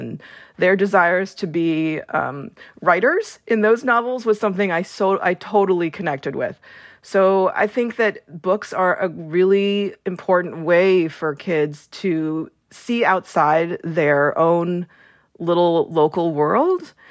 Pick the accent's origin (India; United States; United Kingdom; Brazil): United States; Colorado; I grew up in Colorado. Not in San Francisco at all.